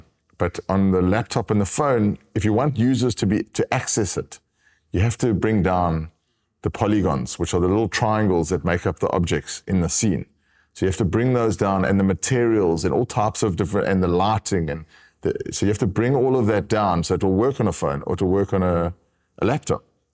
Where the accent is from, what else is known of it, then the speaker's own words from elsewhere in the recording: South Africa; I'm from South Africa. So I've got a big love for South Africa and for Africa.